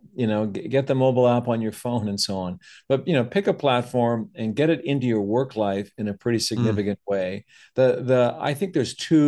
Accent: Canada; I'm Canadian.

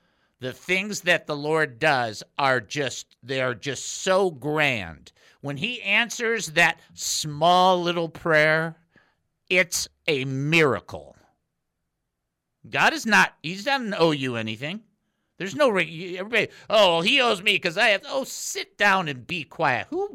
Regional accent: Detroit, Michigan, United States; But we grew up in Detroit, so what do you want, okay?

